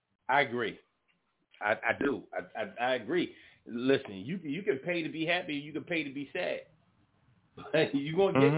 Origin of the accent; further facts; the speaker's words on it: Philadelphia, Pennsylvania, United States; We never did that where I'm from. I'm from Philly.